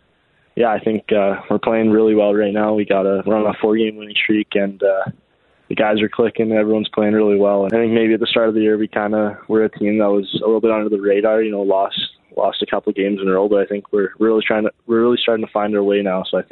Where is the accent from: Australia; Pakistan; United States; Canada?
Canada; Calgary, Alberta; know a lot of people that come to the games every night from Calgary, and it's really cool to play for my hometown